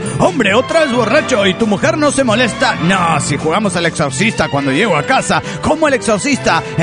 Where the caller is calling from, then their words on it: North Carolina, United States; de North Carolina, Estados Unidos del Gabacho